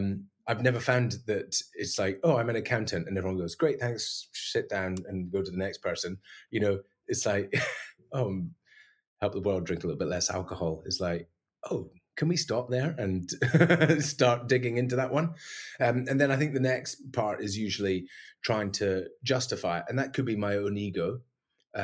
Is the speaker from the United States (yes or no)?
no; Mull, Scotland, United Kingdom; accent: Scottish; You know, because I'm talking to you, my accent is going to go way more Scottish. Everyone's going to listen to this podcast and be like, you don't sound like that normally. But that's what happens. If I go back to Mull, you can be sure that the accent starts to come back pretty quick.